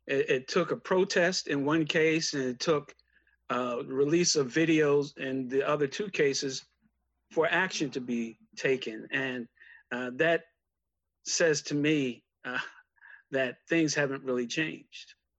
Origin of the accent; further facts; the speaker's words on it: New York City, New York, United States; but my own personal experience growing up in New York City, I ran into a lot of incidents of racism against me.